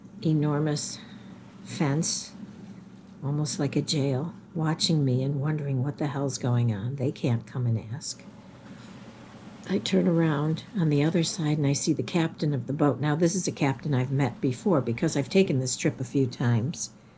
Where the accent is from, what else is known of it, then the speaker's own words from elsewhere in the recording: Detroit, Michigan, United States; moved away; since I first left my hometown of Detroit in 1972.